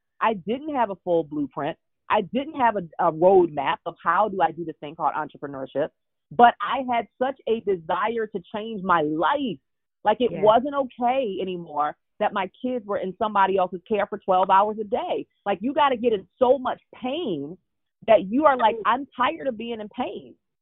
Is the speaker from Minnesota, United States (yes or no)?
no; Baltimore, Maryland, United States; So I was raised in Baltimore, Maryland, and literally a housing project. And it was called Lafayette Project.